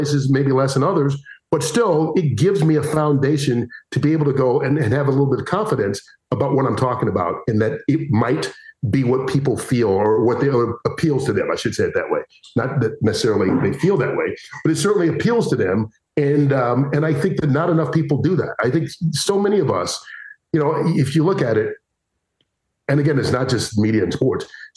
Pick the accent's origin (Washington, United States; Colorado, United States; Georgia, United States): Georgia, United States; Atlanta; moved away; also born or lived in Cedar Rapids / Madison / Dallas; I grew up in Atlanta. I went to college in Cedar Rapids, Iowa. I've lived in Madison, Wisconsin, as you said, Dallas.